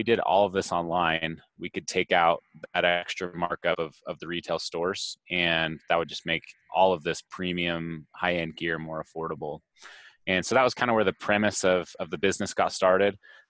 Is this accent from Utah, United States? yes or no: yes; Utah, United States; So I grew up in a really small town of about 7,000 people, and I just spent a lot of time outdoors. So I'm from Southern Utah, rural Utah.